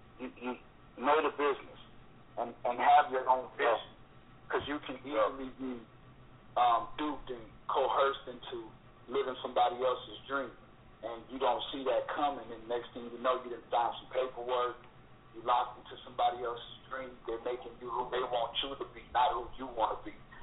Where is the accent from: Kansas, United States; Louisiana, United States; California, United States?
Louisiana, United States; Lake Charles; is we're from Louisiana, and we don't have county. We have parishes.